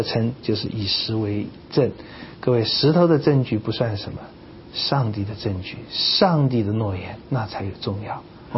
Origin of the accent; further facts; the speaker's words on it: China; 这我们中国人就很懂了